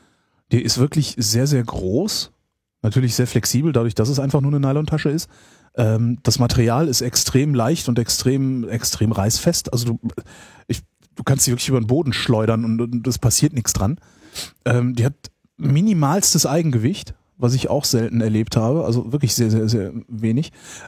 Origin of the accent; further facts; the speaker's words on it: Cologne, North Rhine-Westphalia, Germany; Auch von hier zum Beispiel nach Köln, wenn ich in meine alte Heimat fliege.